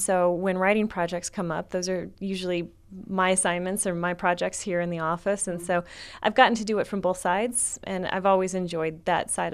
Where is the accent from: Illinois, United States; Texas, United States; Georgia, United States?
Illinois, United States; born there; So I was born in Illinois in the suburbs of Chicago, and my parents moved down here 20 years ago this year, right when I was getting ready to start college, and I came with him.